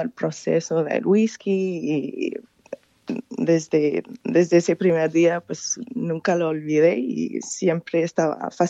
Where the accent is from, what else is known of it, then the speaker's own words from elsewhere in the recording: Keith, Scotland, United Kingdom; Spanish is a second language; Crecí en un pueblito en Speyside que se llama Keith. Es muy famoso por la destilería Strath Island.